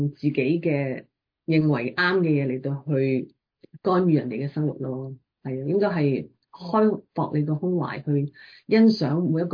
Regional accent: China; now in United States; 佢都好興趣關於我作為中國人，我喺美國嘅一啲經歷啊咁

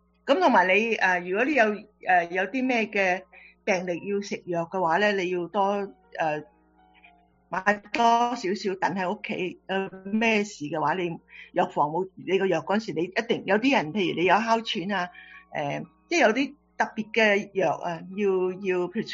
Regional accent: China; 咁我哋中國人好多時都有啲現金嘅

